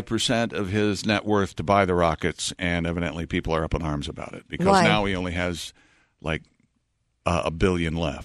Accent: Columbus, Ohio, United States; I haven't said anything about this on the air, but I'm from Columbus, Ohio.

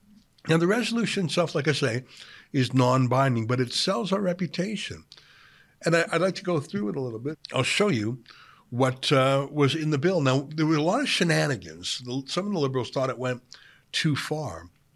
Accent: Alberta, Canada; also born or lived in Edmonton, Canada; I know Edmonton pretty well. I lived there for years. I'm from Alberta originally.

